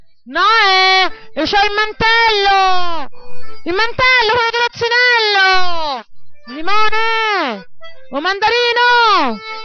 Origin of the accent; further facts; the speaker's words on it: Tuscany, Italy; tornare veramente al modo di parlare che c'hanno nel mio paese, che c'è il contenuto, anche il gesto